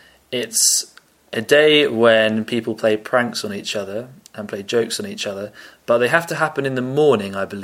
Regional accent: England, United Kingdom; I come from England.

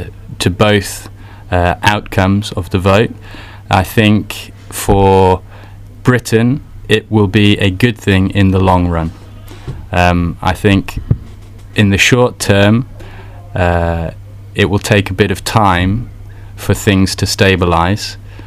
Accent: Isle of Man; I am from the Isle of Man, which is not considered the UK. It has a separate government.

